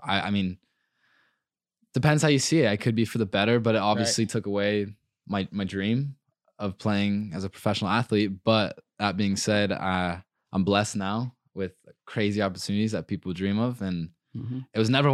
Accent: Phoenix, Arizona, United States; I'm from Phoenix, Arizona. Lived there since I was 15 years old. Pretty normal childhood, to be honest.

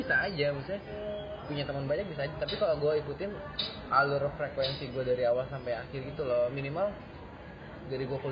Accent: Cikampek, West Java, Indonesia; also born or lived in Makassar; gue pindah kan ke Cikampek. Jadi otomatis temen SD gue tuh dari SD tuh di Cikampek sampai SMA, ya kan.

